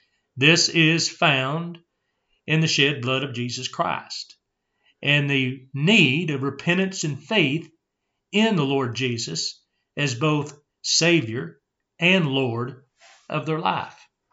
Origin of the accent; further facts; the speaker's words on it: United States; as an American, I certainly appreciate the buffet system that we have in this country